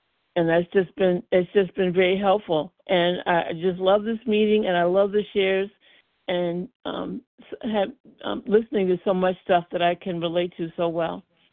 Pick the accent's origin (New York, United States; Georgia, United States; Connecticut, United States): Connecticut, United States; I'm from Connecticut.